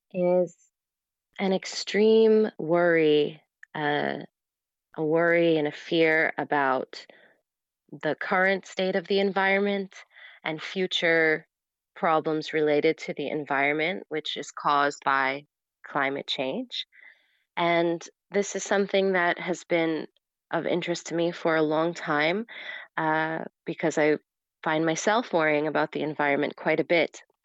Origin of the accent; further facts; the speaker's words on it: Canada; now in Netherlands; I was born to expats abroad and I've lived in many countries. But I grew up in Canada and I ended up in the Netherlands because I was following my parents there.